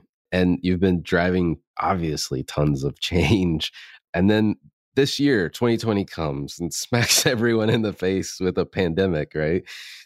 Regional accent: the South, United States; It's growing up in the South, in NASCAR is a big thing, right?

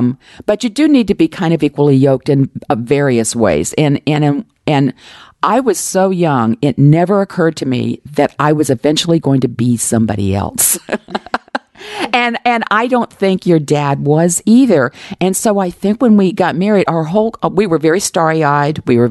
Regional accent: the South, United States; Those were pretty much our options, at least where I grew up. I grew up in the South.

